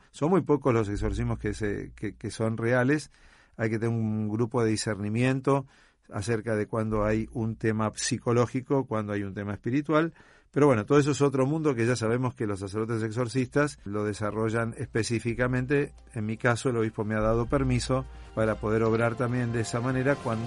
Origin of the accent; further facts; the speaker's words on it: Argentina; vengo desde Argentina, soy un sacerdote diocesano, estoy en la parroquia Santo Tomás Moro de Vicente López, cerca de al ladito, nomás de la capital federal